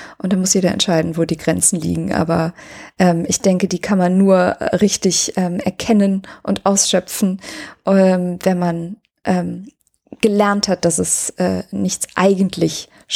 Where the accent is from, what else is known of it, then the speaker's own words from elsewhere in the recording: Cologne, North Rhine-Westphalia, Germany; Also als Kölner ist man halt so Leib und Seele Kölner.